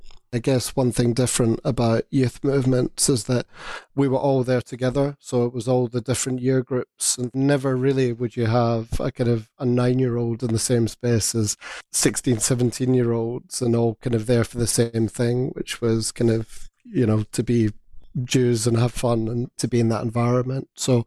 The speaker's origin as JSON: {"language": "English", "town": "Glasgow", "region": "Scotland", "country": "United Kingdom", "tie": "born or raised there", "said": "I grew up in Glasgow"}